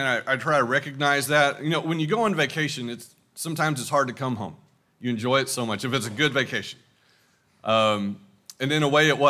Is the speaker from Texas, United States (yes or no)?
yes; Texas, United States; accent: East Texas; I may go back and forth between East Texas and whatever my version of Spanish is.